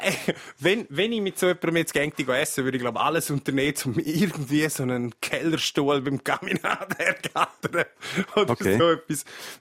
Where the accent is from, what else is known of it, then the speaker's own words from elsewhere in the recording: Switzerland; das ist für mich als Schweizer Rapper natürlich ein relativ grosses Momentum